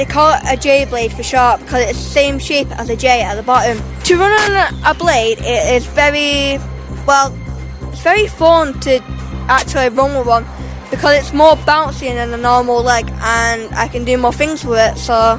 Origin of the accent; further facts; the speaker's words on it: Manchester, North West England, United Kingdom; I'm age 12 and I am from Manchester.